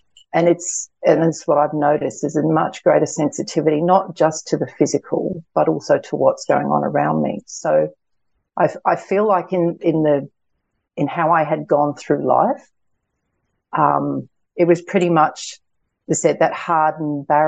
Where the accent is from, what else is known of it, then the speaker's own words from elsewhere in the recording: New Zealand; I grew up in New Zealand. So for those of you that may or may not know, New Zealand's national sport is rugby union.